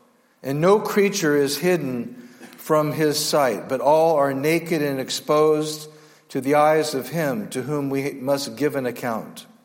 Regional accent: California, United States; I was raised in Northern California in a Roman Catholic home

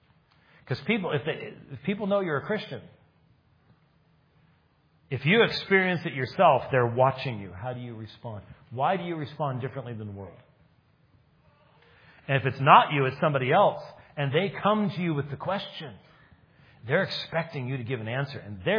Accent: Scotland, United Kingdom; I'm a Scotsman.

